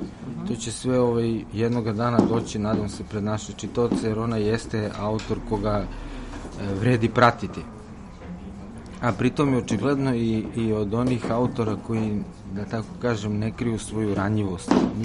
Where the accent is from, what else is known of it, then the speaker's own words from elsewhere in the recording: Serbia; bar mi kao Srbi imamo dobru predispoziciju za te takozvane distopističke vizije sveta